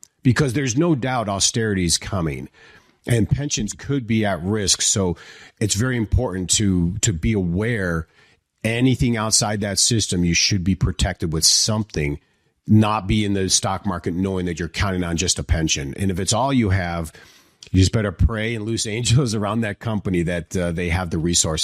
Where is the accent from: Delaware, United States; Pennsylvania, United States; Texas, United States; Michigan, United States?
Michigan, United States; Detroit; I'm from Detroit originally.